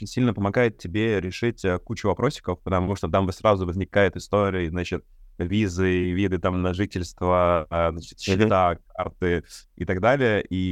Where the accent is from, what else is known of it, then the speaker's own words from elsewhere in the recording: Russia; also born or lived in Africa; И я вернулся в Россию в январе 2022 года с невероятным просто ощущением, восторгом, что, блин...